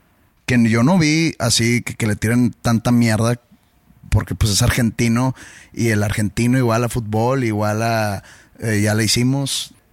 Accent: Mexico; me ha llamado hasta que soy un mal mexicano

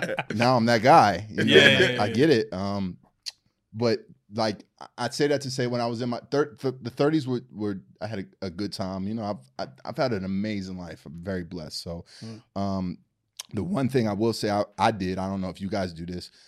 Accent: Philadelphia, Pennsylvania, United States; when I was growing up in Philly, we had this, we had something called the JBM, the Junior Black Mafia

